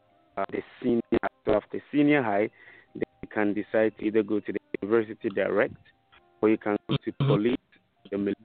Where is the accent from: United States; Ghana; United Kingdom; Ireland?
Ghana; Cape Coast, Central Region; apart from growing up with my grandparents, the other thing was I was exposed to real culture.